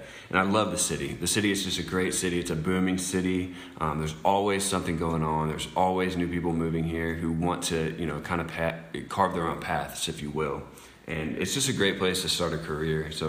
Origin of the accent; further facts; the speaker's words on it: Kansas City, Missouri, United States; So I'm from Kansas City, Missouri. I grew up there.